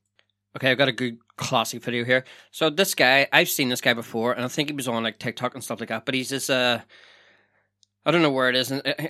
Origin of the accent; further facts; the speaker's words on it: Dublin, Leinster, Ireland; accent: Dublin; I'm from Dublin. Oh, maybe I can do a Dublin accent. No, I'm fucking shite. I'm shitty in my own accent